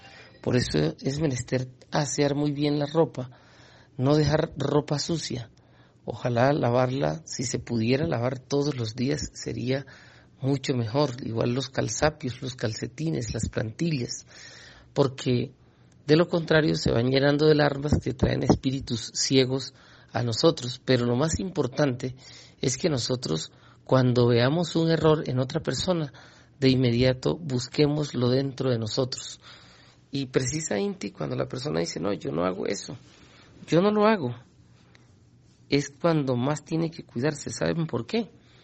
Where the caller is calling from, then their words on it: Villavicencio, Meta, Colombia; de Villavicencio.